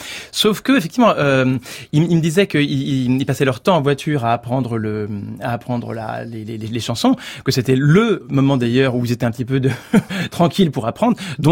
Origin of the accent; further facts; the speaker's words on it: Orléans, Centre-Val de Loire, France; En fait, je viens d'Orléans au départ